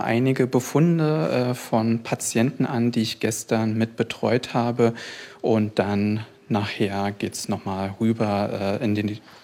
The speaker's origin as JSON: {"language": "German", "town": "Neuruppin", "region": "Brandenburg", "country": "Germany", "tie": "born there", "said": "ich bin ja gebürtiger Neuruppiner, deswegen war das für mich jetzt keine schwierige Frage, ob ich auch hier in der Region bleiben möchte."}